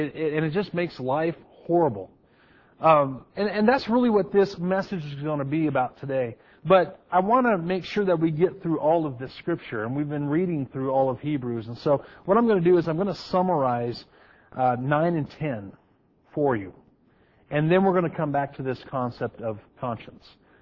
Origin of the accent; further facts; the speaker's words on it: Hermiston, Oregon, United States; anytime I go back to my hometown of Hermiston, Oregon